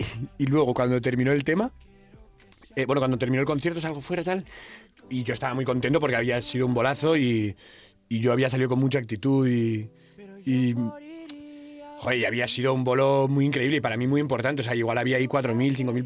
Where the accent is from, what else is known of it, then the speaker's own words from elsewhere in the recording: Pamplona, Navarre, Spain; la sala más grande de Pamplona, de mi tierra. Me hace una ilusión.